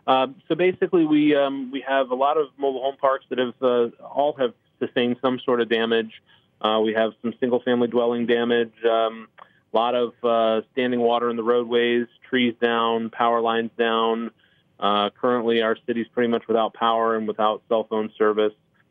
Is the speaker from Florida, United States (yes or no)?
yes; Punta Gorda, Florida, United States; I had deployed back to my hometown to see the devastation down in Punta Gorda.